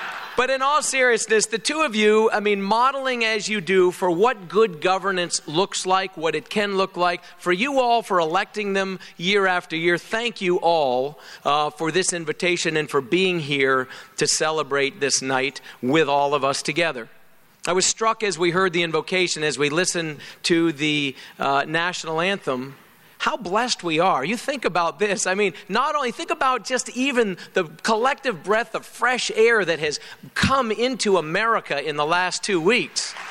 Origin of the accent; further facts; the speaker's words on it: Kentucky, United States; I'm from Kentucky.